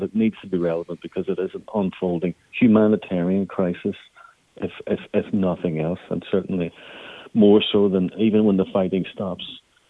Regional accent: Ireland; okay, as an Irish citizen, you can go to the French embassy.

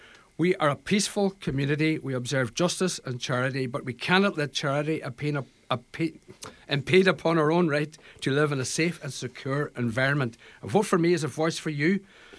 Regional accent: Buncrana, Ulster, Ireland; I'm from Buncrana.

